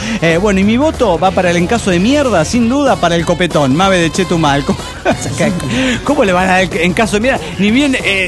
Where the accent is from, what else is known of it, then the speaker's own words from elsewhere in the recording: Avenal, California, United States; de Avenal, California.